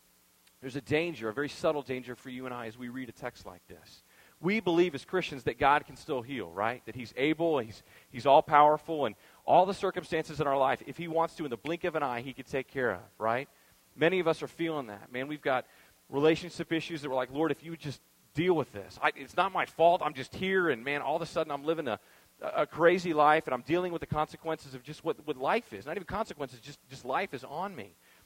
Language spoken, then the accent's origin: English; Texas, United States; and I'm from Texas. We don't have fog like you guys have fog.